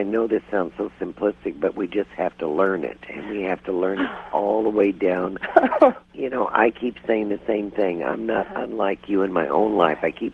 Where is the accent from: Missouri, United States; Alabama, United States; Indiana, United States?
Missouri, United States; Kansas City; Well, you know, I came from Kansas City.